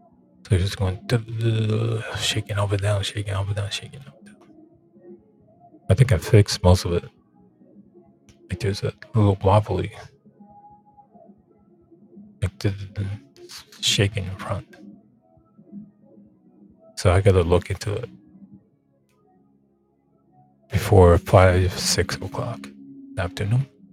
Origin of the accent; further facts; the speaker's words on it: New Jersey, United States; Because we're from New Jersey. Some of us live in New York.